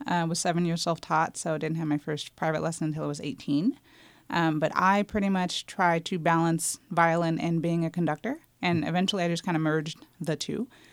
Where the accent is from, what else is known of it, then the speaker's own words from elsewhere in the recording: United States; born there; No. So I was born in the States.